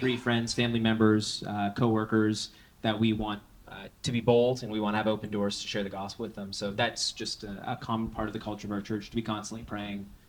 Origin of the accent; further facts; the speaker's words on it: Canada; As the Canadian, mm-hmm. Being nice is a Canadian value.